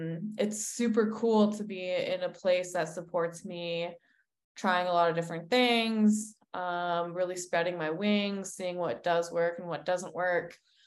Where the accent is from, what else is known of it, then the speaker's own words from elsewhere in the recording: Colorado, United States; I'm in Colorado. This is actually my home state. I grew up here and I went to college here.